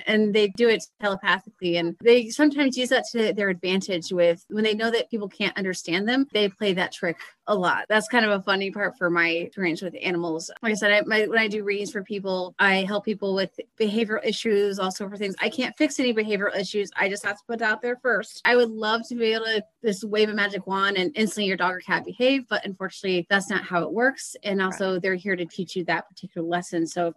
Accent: Dayton, Ohio, United States; now in Columbus, United States; I grew up in Dayton, and then I moved to Columbus. It's about two hours away from between each other.

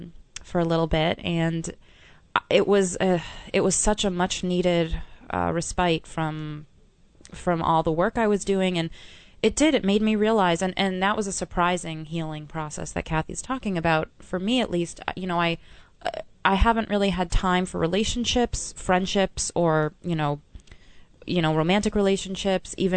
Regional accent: Boston, Massachusetts, United States; my family, I'm originally from Boston, but they were coming down to New York

